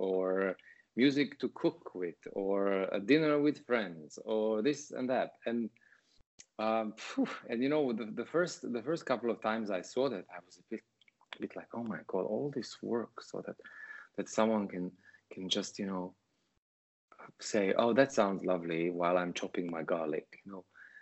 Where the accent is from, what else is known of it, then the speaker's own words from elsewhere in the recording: Montenegro; English is a second language; The reason why I haven't met many Montenegrins is because there aren't many of us.